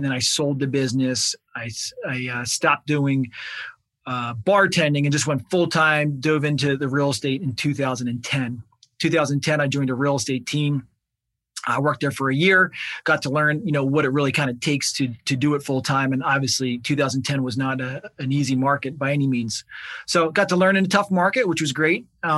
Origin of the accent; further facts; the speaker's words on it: Philadelphia, Pennsylvania, United States; I live in the Philadelphia suburbs, so about 20 minutes outside of Philly. Born and raised in Philly. I'm about be 40 years old this year. Come from an Irish Catholic family, one of five kids.